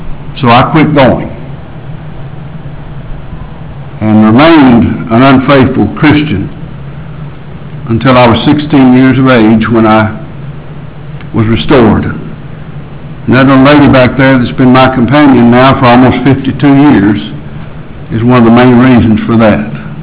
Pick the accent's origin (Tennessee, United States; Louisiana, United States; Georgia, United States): Tennessee, United States; Nashville; In my early life, I was raised in North Nashville, on 12th Avenue primarily. We did live on 11th Avenue for a little while.